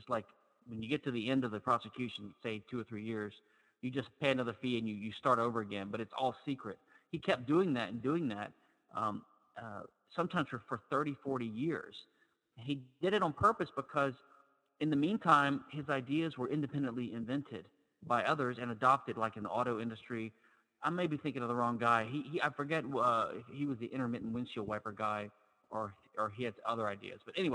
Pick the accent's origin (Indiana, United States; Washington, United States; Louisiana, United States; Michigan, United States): Louisiana, United States; I'm from Louisiana, and so the New Orleans Saints is the professional American football team in New Orleans